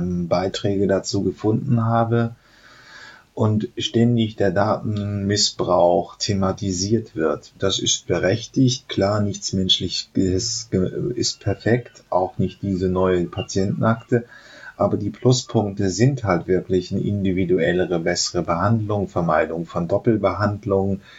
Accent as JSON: {"language": "German", "country": "Germany", "said": "Aber dafür sind wir halt Deutsche."}